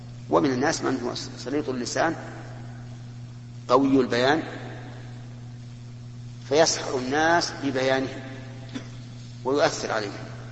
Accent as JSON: {"language": "Arabic", "country": "Saudi Arabia", "said": "وجد عندنا في السعودية يعني جماعة التوعية ما يكفي"}